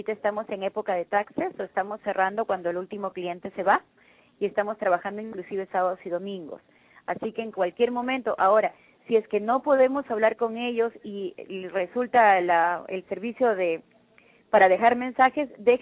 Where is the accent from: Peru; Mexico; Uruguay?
Peru; now in United States; yo que soy de Perú, de Sudamérica, ¿no?